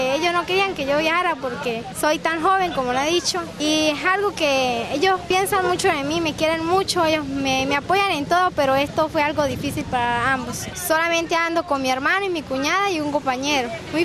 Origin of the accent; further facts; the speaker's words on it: Venezuela; vengo de Venezuela.